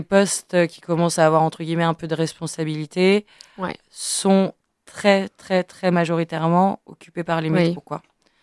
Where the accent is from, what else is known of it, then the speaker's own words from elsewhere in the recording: Réunion, France; born there; Je suis née à La Réunion, je sais que forcément, si je suis réunionnaise, je suis forcément une descendante d'esclaves.